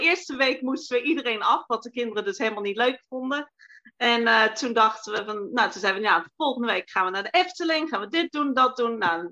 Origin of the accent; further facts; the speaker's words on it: Netherlands; Ik ben Nederlands